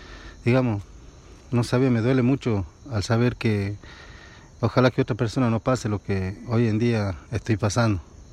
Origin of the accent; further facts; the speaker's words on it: Aguaray, Salta, Argentina; Yo vengo de Campo Durán, Aguaray.